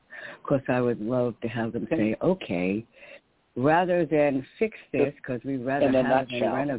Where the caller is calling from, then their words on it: New York, United States; in New York.